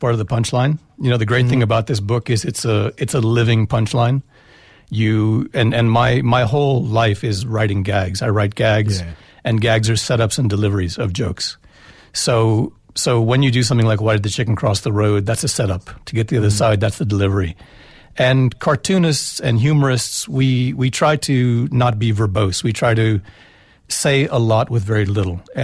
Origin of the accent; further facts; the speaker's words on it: United States; moved away as an adult; now in South Africa; I came here from America. I've got a South African background. I've got two passports. My father was born here. I grew up in the States.